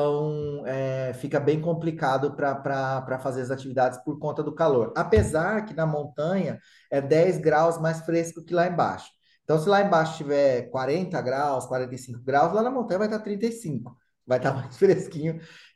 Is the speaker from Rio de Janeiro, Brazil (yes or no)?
no; Mato Grosso do Sul, Brazil; Eu sou sul-mato-grossense, então na minha terra é quente pra caramba também, sabe?